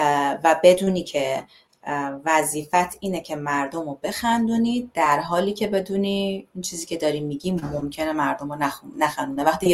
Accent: Tehran, Tehran Province, Iran; به خاطر این بوده که چه میدونم تو تهران بزرگ شدم

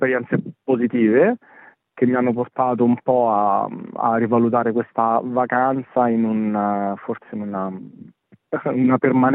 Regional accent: Aprilia, Lazio, Italy; Noi veniamo da Aprilia, che va al sud di Roma, una mezz'oretta di macchina al sud di Roma.

